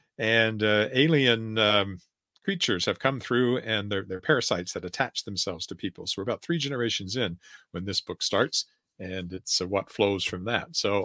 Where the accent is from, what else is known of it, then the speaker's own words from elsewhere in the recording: Weyburn, Saskatchewan, Canada; set in my hometown of Weyburn, Saskatchewan, where I lived in the 1980s.